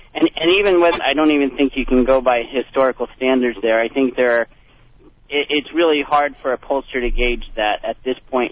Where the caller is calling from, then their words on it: Riverdale, New Jersey, United States; from Riverdale, New Jersey.